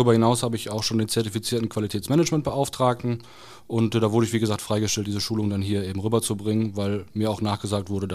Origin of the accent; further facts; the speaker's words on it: Aachen, North Rhine-Westphalia, Germany; Mein Lieblingsverein, auch da, wo ich herkomme, Alemannia Aachen